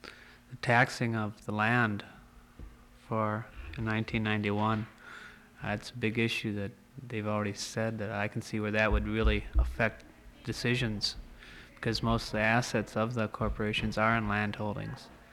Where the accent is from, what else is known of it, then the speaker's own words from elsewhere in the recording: Wisconsin, United States; now in Alaska, United States; Wisconsin.